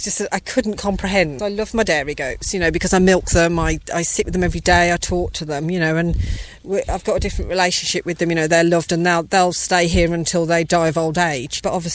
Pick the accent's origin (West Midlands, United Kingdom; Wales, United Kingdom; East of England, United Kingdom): West Midlands, United Kingdom; Birmingham; I come from Birmingham and there weren't many goats.